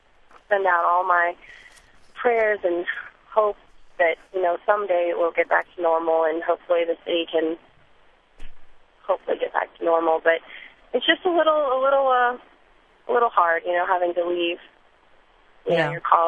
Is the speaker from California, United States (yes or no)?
no; Miami, Florida, United States; I'm from Florida, actually, Miami, Fort Lauderdale, and I went to LSU from there.